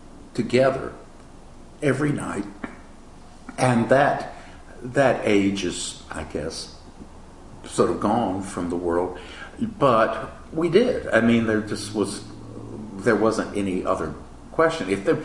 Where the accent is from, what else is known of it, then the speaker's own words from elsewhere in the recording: Slapout, Alabama, United States; also born or lived in Montgomery; I grew up in Slapout, Alabama.